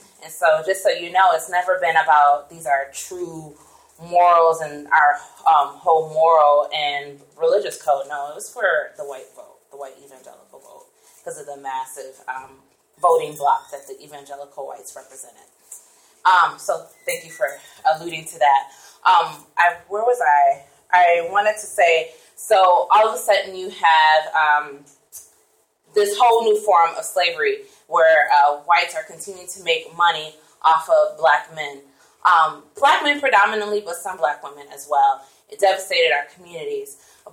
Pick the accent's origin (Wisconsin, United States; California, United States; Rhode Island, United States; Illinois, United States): Wisconsin, United States; Milwaukee; I'm from Milwaukee myself, and I remember the 90s being a glorious era in some ways because it was my coming of age